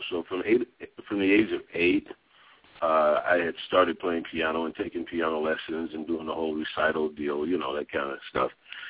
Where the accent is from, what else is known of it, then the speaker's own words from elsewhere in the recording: Detroit, Michigan, United States; one of the advantages of growing up in Detroit is like a lot of the really, really good musicians that played for Motown were also teachers in high schools and elementary schools and stuff.